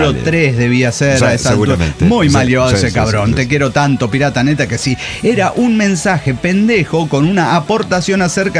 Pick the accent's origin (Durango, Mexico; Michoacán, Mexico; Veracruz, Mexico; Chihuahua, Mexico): Chihuahua, Mexico; Parral; pues soy de Parral de Chihuahua, güey